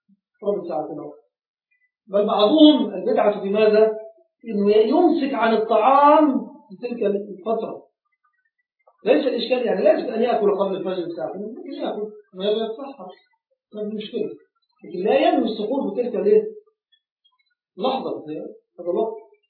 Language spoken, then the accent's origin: Arabic; Egypt; عندنا في مصر ما يسمى ندفع الإمساك